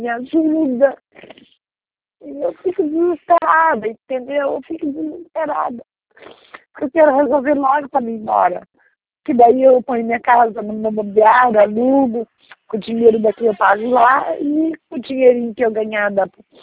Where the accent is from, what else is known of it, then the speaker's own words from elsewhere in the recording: Minas Gerais, Brazil; Eu não sou daqui, eu sou de Minas.